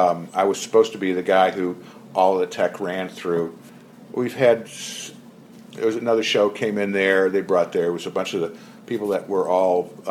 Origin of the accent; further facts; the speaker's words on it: Chicago, Illinois, United States; the neighborhood I grew up in Chicago was, one side of the street was Jewish, one side of the street was Catholic.